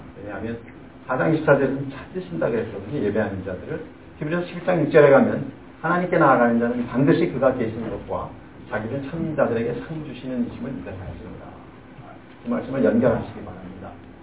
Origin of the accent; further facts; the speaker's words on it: South Korea; now in United States; 우리는 여전히 한국 사람입니다.